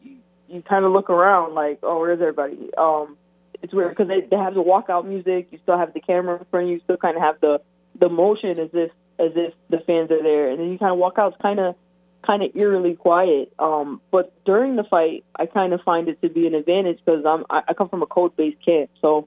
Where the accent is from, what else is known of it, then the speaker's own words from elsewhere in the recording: Massachusetts, United States; And, I grew up in Massachusetts, and since they don't have a Boston team, I've been going for the Las Vegas Aces